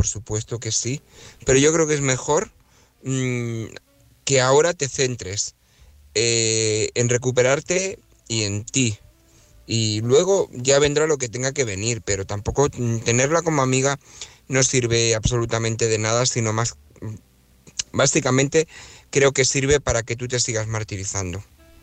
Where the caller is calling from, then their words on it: Barcelona, Catalonia, Spain; de Barcelona.